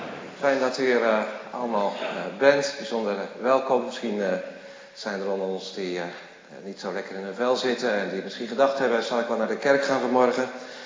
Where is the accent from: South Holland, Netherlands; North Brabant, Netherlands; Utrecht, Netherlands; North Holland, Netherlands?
Utrecht, Netherlands; Woerden; Ik kom uit Woerden.